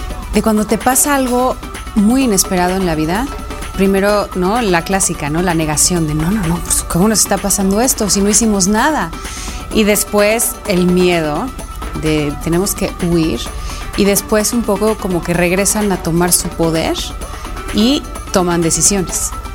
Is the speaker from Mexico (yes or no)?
yes; Mexico; como mexicanos a veces no nos damos cuenta